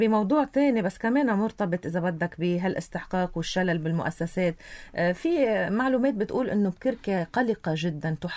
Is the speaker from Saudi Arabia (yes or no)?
no; Lebanon; احنا نحن كلبنانيين